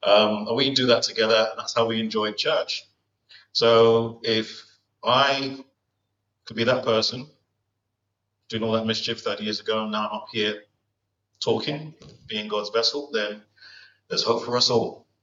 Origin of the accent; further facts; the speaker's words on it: Nigeria; As a Nigerian, I understand exactly what that means.